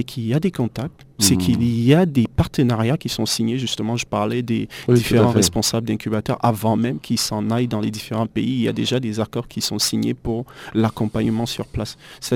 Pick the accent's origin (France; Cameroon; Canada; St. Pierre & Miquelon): Cameroon; now in Tunisia; je suis du Cameroun, je crée une entreprise ici en Tunisie.